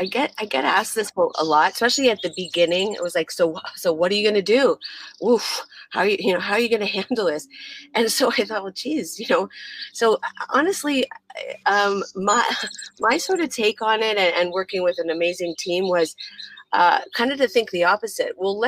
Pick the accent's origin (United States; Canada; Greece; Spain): Canada; Toronto, Ontario; I'm Canadian, I'm Toronto, so you always got to drop a Canadian term when you can. So shout out Toronto.